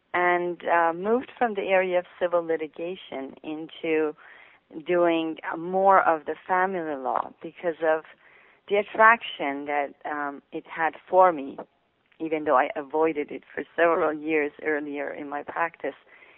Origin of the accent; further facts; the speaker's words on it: Iran; moved away as an adult; My background, I was born and raised in Iran into a family that had my father from Russia. He was a migrant from Russia. And my mother was born in Iran. So the two of them met. We lived in Iran for the first 18 years of my life.